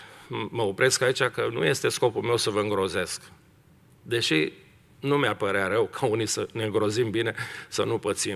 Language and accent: Romanian; Romania; Printre altele, uităm că și noi suntem români, nu?